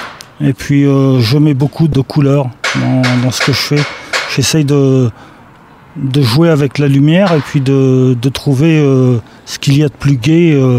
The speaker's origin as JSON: {"language": "French", "town": "Rouen", "region": "Normandy", "country": "France", "said": "J'ai peint également, parce que je suis originaire de Rouen"}